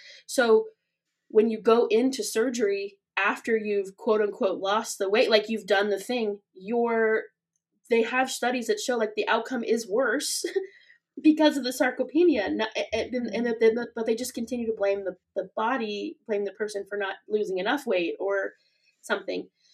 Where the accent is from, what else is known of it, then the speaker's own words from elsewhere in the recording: Springfield, Missouri, United States; I just moved back to my hometown of Springfield, Missouri, which doesn't have the fat community.